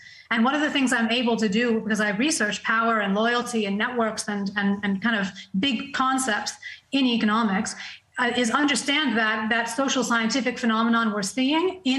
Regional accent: United States; now in Australia; We saw it in the witch hunts in the U.S., my home country, although I'm a naturalized Australian now.

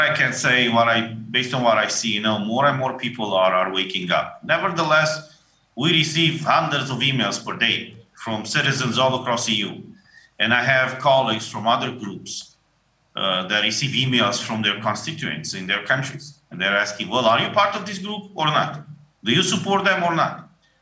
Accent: Romania; in my case, you know, I'm from Romania.

